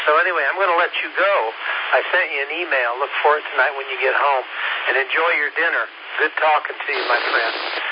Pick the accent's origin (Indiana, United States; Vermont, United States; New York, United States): Indiana, United States; Peru; also born or lived in Ohio; I was born in Ohio, but I was raised near Peru, Indiana, just a mere few miles from Logansport.